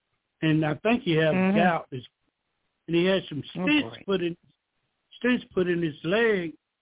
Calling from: Georgia, United States

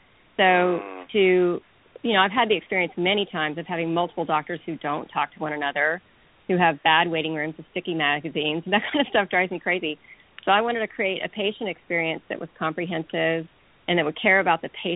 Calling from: Dallas, Texas, United States; We're calling from Texas, the Lone Star State. Big D

